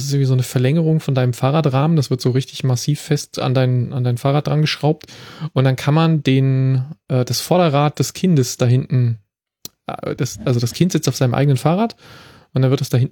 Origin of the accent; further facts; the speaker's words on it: Berlin, Germany; War nie mein Favorite, also obwohl ich aus Berlin bin